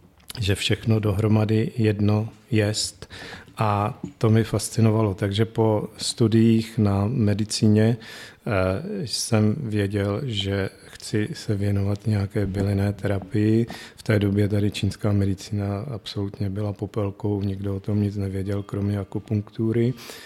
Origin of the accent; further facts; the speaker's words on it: Šumava foothills, Czechia; Tak já pocházím z Pošumaví, kde jsme vždycky sbírali bylinky s babičkou, s rodiči